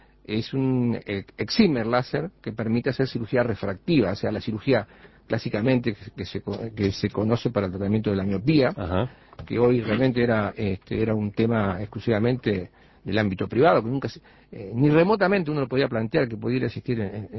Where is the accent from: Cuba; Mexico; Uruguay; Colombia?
Uruguay; Florida; Yo soy de Florida.